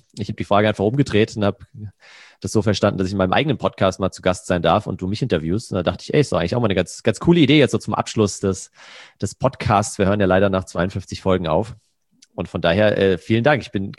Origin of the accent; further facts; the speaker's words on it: Hesse, Germany; in der Nähe von Frankfurt, wo ich herkomme